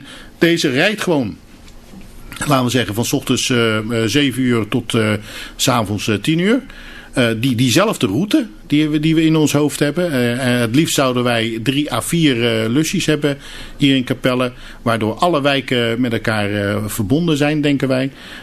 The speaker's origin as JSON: {"language": "Dutch", "country": "Turkey", "said": "ik kom uit Turkije"}